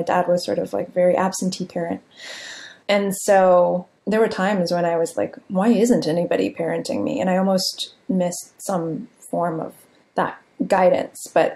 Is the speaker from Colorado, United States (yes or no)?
no; San Jose, California, United States; I grew up in San Jose, California, in a immigrant community. My family was comfortably middle class.